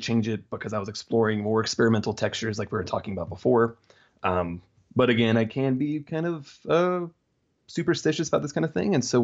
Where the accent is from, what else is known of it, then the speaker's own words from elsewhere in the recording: the South, United States; I was raised in the South, so we grew up Methodist, you know, and nothing dramatic